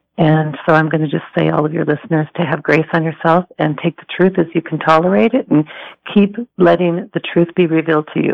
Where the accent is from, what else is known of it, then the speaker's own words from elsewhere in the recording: Minnesota, United States; moved away as an adult; now in California, United States; I'm originally from Minnesota, and I started a business in Minnesota